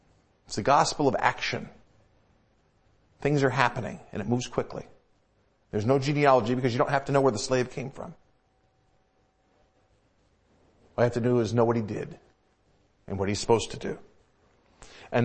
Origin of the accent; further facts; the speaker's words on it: United States; I'm an American saying this.